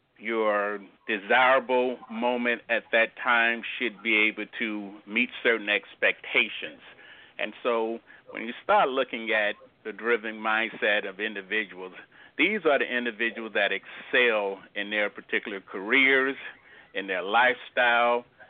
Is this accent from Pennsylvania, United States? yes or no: no; Florida, United States; I am from the Tampa Bay area, and I grew up most of my life here.